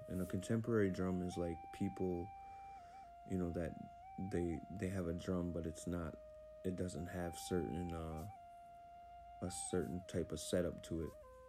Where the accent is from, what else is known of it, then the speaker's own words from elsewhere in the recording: Leech Lake Reservation, Minnesota, United States; I am Bear Clan, and I am from the Leech Lake Reservation